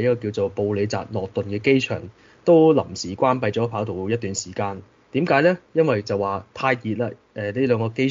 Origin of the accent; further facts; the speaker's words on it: Hong Kong; now in United Kingdom; 但是這個可能因為我本身來自香港，對這種天氣都有些經驗